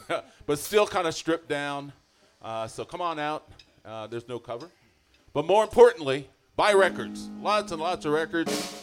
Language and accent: English; Potomac, Maryland, United States; I grew up in Potomac, Maryland, not far from there.